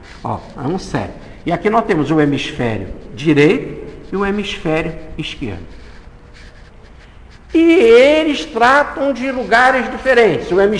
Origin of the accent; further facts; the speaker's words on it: Rio de Janeiro, Brazil; born there; Nessa encarnação … vim no sexo masculino, nasci no Rio de Janeiro, estou espírita.